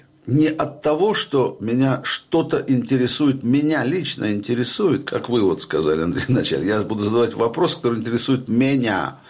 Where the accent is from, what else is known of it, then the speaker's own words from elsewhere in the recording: Saint Petersburg, Russia; now in Moscow, Russia; Я всегда петербуржец, но я давно уже москвич.